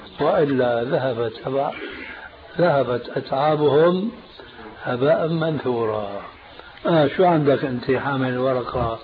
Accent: Syria; كانت إلى عهد قريب عندنا في سوريا للرجال

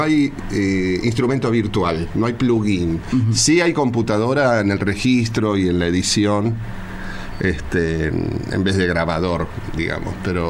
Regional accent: Flores, Buenos Aires, Argentina; oriundo soy de Flores y inclusive viviendo acá ensayaba en Flores

